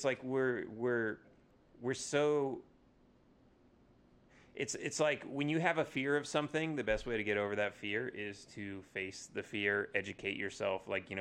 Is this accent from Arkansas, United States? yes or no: no; California, United States; I mean, like, shit, I grew up in California and, like, we were like afraid of guns, or was anyway, or like a lot.